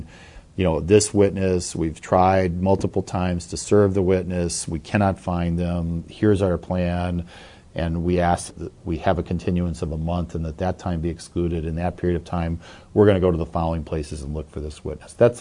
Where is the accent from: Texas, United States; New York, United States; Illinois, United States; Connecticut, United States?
Illinois, United States; Chicago; So I grew up in the Chicago area, went to Cubs games as a kid, went back to law school there, went to Cubs games then.